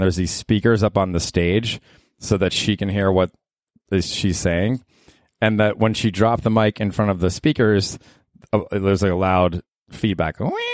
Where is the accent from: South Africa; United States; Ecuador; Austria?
United States; Tampa, Florida; moved away as an adult; also born or lived in Georgia; I grew up in Tampa. I think a big part of who I am today is a kid that grew up in Tampa.